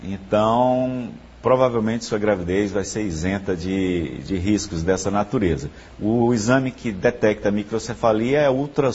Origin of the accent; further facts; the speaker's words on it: Northeast Region, Brazil; Essa é a medida fundamental que nós precisamos nos unir enquanto nordestinos